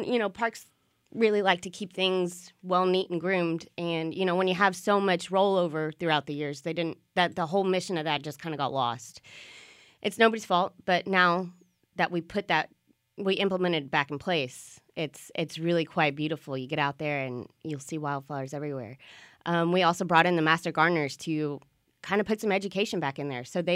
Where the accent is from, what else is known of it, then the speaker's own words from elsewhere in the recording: Waco, Texas, United States; So yeah, that's basically what I grew up in Waco. I'm glad I stayed